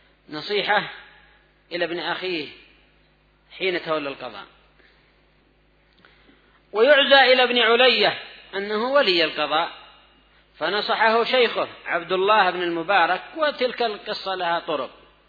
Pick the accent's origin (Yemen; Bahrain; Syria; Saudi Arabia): Yemen; أما عندنا في اليمن فالقضاء حال يرثى له، ولا سيما مع هذا التفلت الأمني يا إخوان